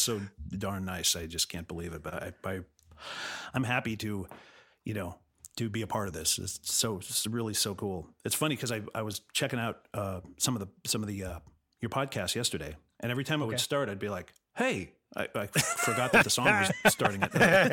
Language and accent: English; La Cañada, California, United States; I grew up in La Cañada.